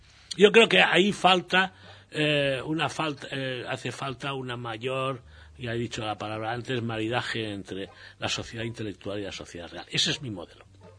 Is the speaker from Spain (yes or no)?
yes; Valencian Community, Spain; nosotros, como numantinos valencianos, no sé si numantinos o saguntinos